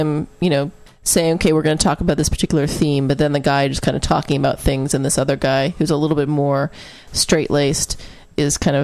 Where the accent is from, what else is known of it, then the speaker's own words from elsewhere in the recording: Seattle, Washington, United States; But I mean, I'm from Seattle, so I grew up, you know, near this area